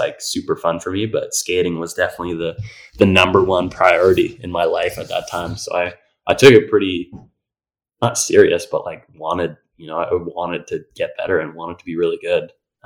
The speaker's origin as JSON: {"language": "English", "region": "Ontario", "country": "Canada", "tie": "born or raised there", "said": "the city I grew up in, or little town I grew up in Ontario."}